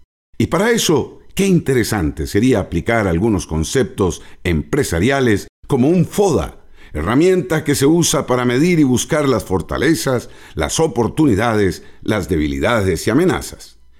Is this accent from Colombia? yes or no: no; Costa Rica; Y es que hemos dejado de pensar como costarricenses, permitiendo que intereses ajenos resuelvan lo que como ticos sabemos hacer bien.